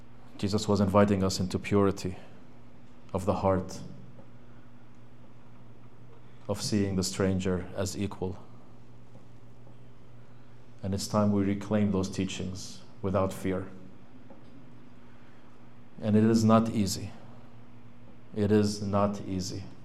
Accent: Palestine; now in United States; I say this as a Palestinian, and I also say this as an American

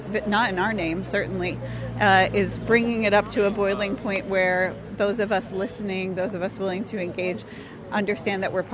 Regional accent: Wisconsin, United States; So I'm Italian and Irish American, ethnically, but I'm from Wisconsin, and I am a marriage and family therapist by training.

